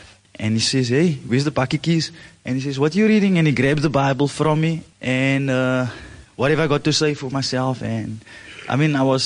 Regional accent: Cape Town, Western Cape, South Africa; I come from the Cape Flats.

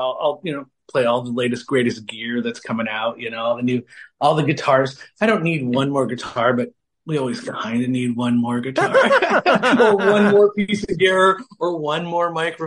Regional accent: Long Beach, California, United States; also born or lived in Los Angeles; I've relocated from Los Angeles. I grew up in Long Beach, California. Mm-hmm. So LA area.

